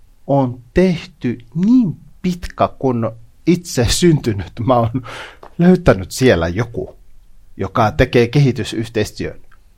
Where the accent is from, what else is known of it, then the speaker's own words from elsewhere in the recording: DR Congo; moved away; itse mä oon siellä top 10 maista, mistä mä oon Kongosta.